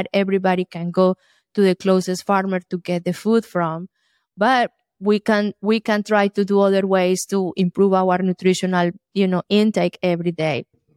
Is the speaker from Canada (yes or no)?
no; Colombia; English is a second language; now in United States; I come from Colombia, South America. Mm-hmm. And in Colombia, we eat all the animals, I mean, nose to tail, everything. When I came to the States